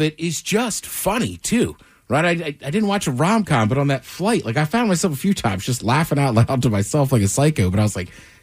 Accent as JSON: {"language": "English", "town": "College Park", "region": "Maryland", "country": "United States", "tie": "born or raised there", "said": "I grew up in College Park, so first, I'm a Maryland fan through and through."}